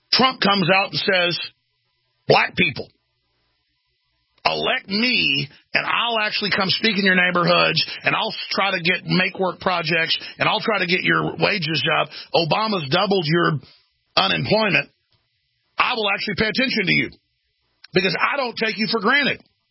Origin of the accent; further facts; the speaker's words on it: Dallas, Texas, United States; I mean, I've been in situations before growing up in Dallas where they were life-threatening.